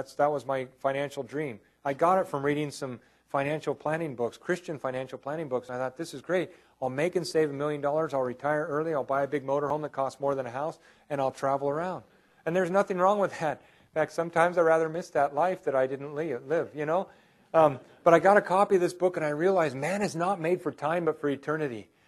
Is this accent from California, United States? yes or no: yes; Atascadero, California, United States; I was living in San Luis Obispo area. That's where I was born and raised, Atascadero. It's my hometown. It means mud hole.